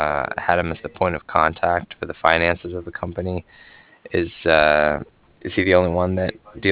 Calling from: Cardiff, Wales, United Kingdom; I was calling from Cardiff

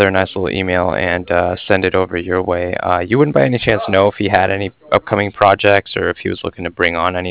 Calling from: Cardiff, Wales, United Kingdom; I was calling from Cardiff

